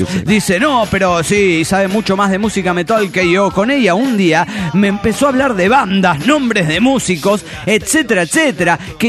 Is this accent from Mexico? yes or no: no; Juliaca, Puno, Peru; Hola, soy el vago de Juliaca, Perú.